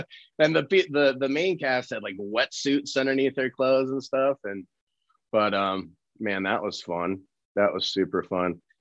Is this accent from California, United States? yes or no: no; Colorado, United States; And I was like, oh no, I was born and raised in Colorado.